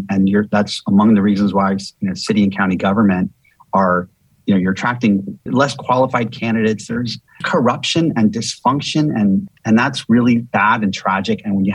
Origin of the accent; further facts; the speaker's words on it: Miami, Florida, United States; And so for the first time, at least in my lifetime, and I'm born and raised in Miami